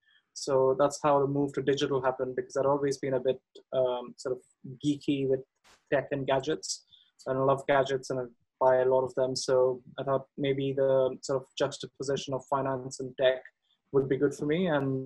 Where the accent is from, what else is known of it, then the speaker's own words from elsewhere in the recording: India; it's a Sanskrit word because I come from India